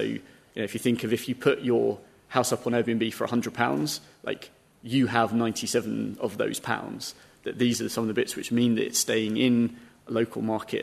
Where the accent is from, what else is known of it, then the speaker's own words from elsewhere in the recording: Stevenage, East of England, United Kingdom; I grew up just outside of London, in Stevenage, and I used to work in Bangladesh.